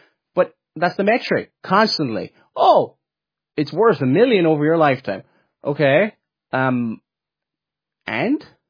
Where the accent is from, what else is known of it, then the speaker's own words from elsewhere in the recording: Ireland; I'm Irish, by the way.